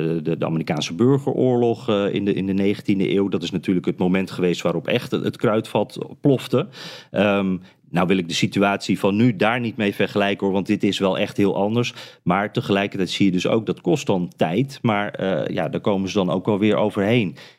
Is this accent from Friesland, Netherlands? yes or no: yes; Friesland, Netherlands; Ik zie mezelf inderdaad als nuchtere Noordelinger ook. Ik kom uit Friesland